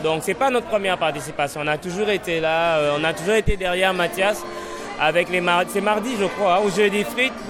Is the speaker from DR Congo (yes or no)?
yes; DR Congo; now in Canada; Et je suis originaire du Congo. Et la Belgique, c'est la colonie du Congo. Et toute ma famille est belge, à part moi.